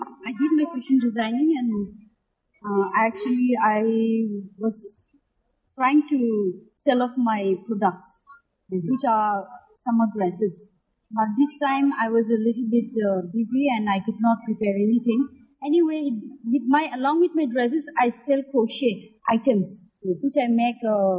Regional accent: India; even though we are from India, still we have very different cultures.

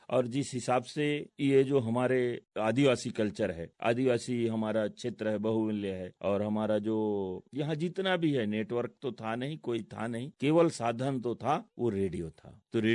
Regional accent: Chhattisgarh, India; Chhattisgarh ka rehne wala hun. मैं किसानी करता हूँ.

